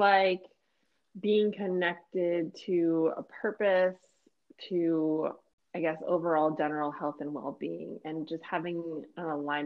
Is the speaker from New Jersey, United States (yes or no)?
yes; New Jersey, United States; Yes, I hail from New Jersey, where Josh is from.